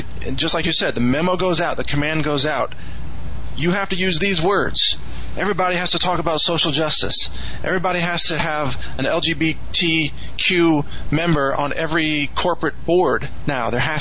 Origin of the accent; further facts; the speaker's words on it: Texas, United States; I'm a Texan. I'm pro-Texas.